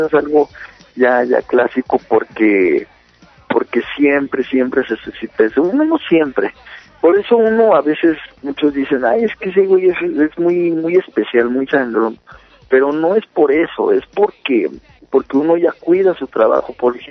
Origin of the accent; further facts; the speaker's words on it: Mexico; el trabajo, pues, de uno como mexicano para hacer esa sesión de fotos